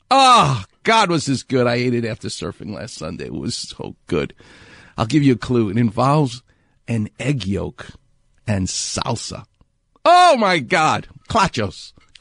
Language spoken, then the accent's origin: English; Far Rockaway, New York, United States; yours truly is not only from New York, I'm from Far Rockaway.